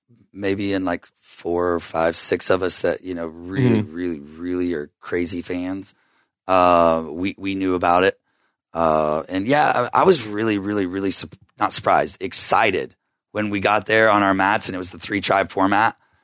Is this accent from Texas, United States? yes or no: yes; Texas, United States; You know, I'm from Texas. I will literally eat anything.